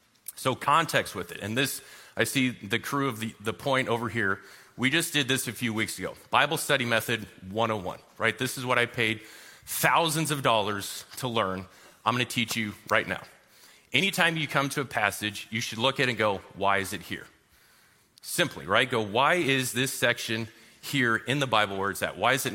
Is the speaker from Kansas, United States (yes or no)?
yes; Kansas, United States; I am a Kansas boy, okay? So I'm from Kansas, the west side of Kansas, where there is nothing.